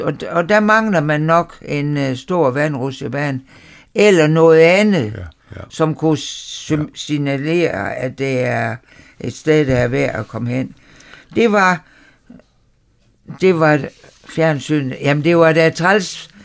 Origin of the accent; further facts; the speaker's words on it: West Jutland, Denmark; det tror jeg blandt andet har noget at gøre med her, hvor vi bor som vestjyder.